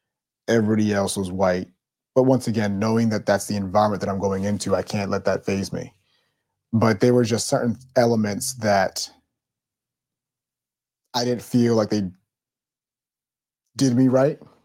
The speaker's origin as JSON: {"language": "English", "region": "New Jersey", "country": "United States", "tie": "born or raised there", "said": "I grew up in Jersey, going to New York enough, and studying theater, Broadway is kind of that goal that we may have."}